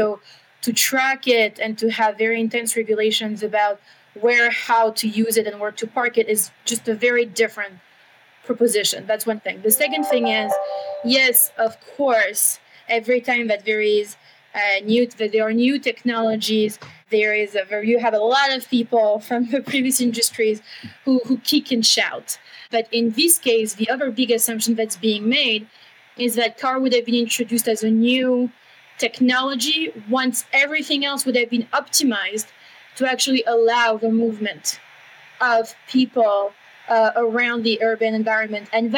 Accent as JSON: {"language": "English", "town": "Paris", "region": "Île-de-France", "country": "France", "tie": "born or raised there", "also_born_or_lived": "New York", "said": "I grew up in Paris and then I was in New York."}